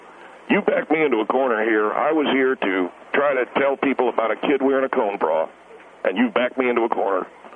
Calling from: Corona, California, United States; I'm calling from Corona, California.

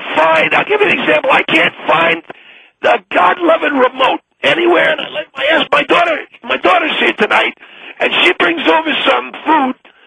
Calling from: Santa Barbara, California, United States; I'm calling from Santa Barbara, and I'm 73 years of age.

